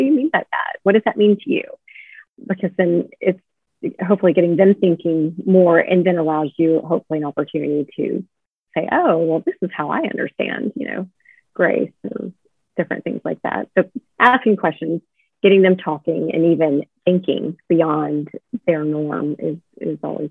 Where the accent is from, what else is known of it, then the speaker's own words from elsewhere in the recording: Ireland; born there; I was born in Ireland, so I'm Catholic